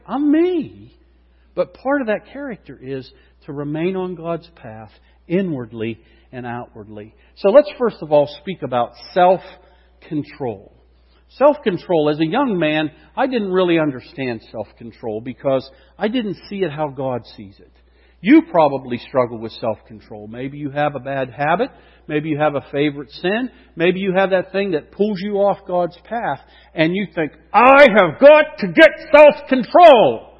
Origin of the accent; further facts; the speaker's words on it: Butler, United States; I'm just, you know, a shepherd, pastor, teacher in a little church in a dumpy town. And I say that I'm from Butler, too.